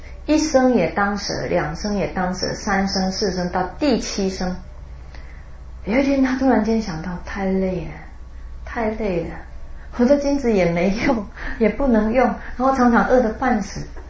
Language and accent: Chinese; Taiwan; 我们台湾那里呢有一个居士移民